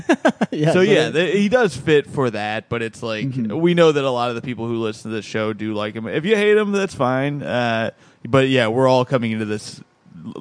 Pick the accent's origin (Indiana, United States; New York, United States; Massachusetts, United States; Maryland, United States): Indiana, United States; I said I'm from Indiana